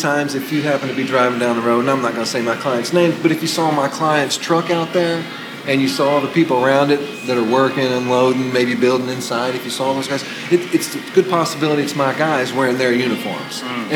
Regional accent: Nashville, Tennessee, United States; moved away; I'm in Arizona, right? I'm from Nashville. It's where my heart will always be.

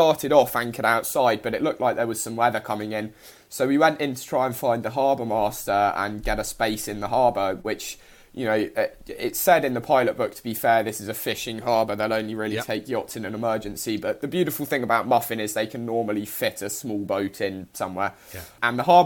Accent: United Kingdom; because the UK is a very vibrant culture, and actually, sure, as British sailors, we tend to go off to France or Spain or sail around the world, and we don't experience the beauty of our own country.

